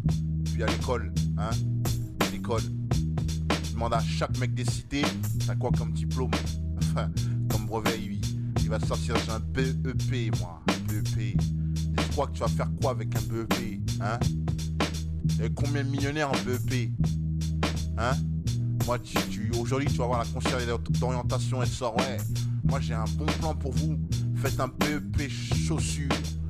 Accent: Paris, Île-de-France, France; Moi, je viens de Paris, hein? Je viens de Paris, je suis arrivé dans le 19, dans ma thèse. J'avais 5 piges et j'en ai 23

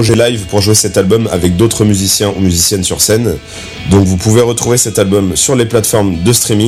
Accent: Le Havre, Normandy, France; je viens du Havre

